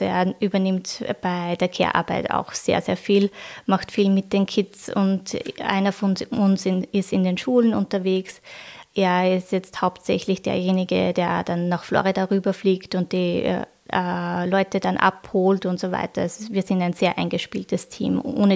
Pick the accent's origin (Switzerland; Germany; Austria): Austria; Also es ist dieser Fachkräftemangel genauso spürbar wie bei uns in Österreich